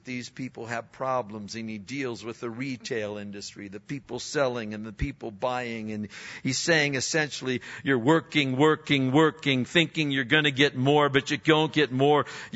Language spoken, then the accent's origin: English; Pennsylvania, United States; I was from Pennsylvania, so we'd have supper.